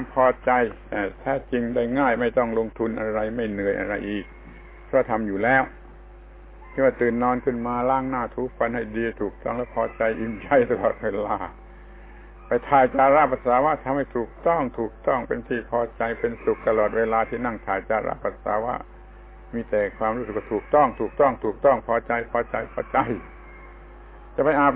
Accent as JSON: {"language": "Thai", "region": "Surat Thani", "country": "Thailand", "said": "ให้สมกับว่าเราเป็นคนเมืองสุราษฎร์เมืองคนดีไม่บ้าดีไม่หลงดีไม่เมาดีแล้วก็ดีจริงเป็นคนดีของจังหวัดนี้"}